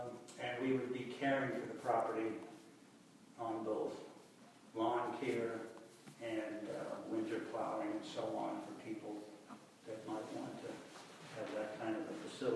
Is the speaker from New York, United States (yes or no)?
yes; Catskill, New York, United States; but I grew up in Catskill and I went to Catskill High School.